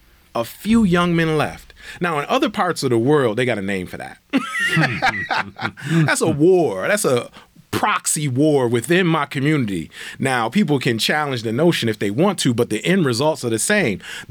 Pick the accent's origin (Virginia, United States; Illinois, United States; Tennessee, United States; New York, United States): New York, United States; Buffalo; So I was born in Buffalo. I lived in the university part of the east side, Kensington Bailey area.